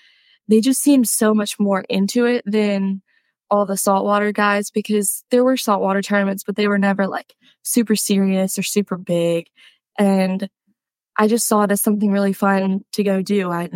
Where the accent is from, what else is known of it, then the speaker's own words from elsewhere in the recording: Fairhope, Alabama, United States; I grew up in Fairhope, Alabama, on the water.